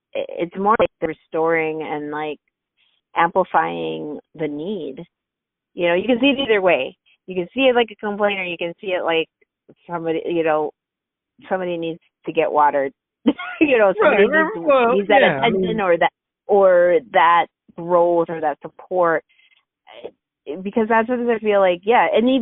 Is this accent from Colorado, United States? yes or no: no; Wisconsin, United States; because I'm from Wisconsin, I get that. But at the same, we're all very uncomfortable in Wisconsin talking about anything like